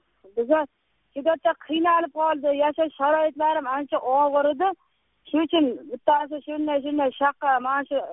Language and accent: Uzbek; Qashqadaryo Region, Uzbekistan; Bir men nimadan Qashqadaryodanman.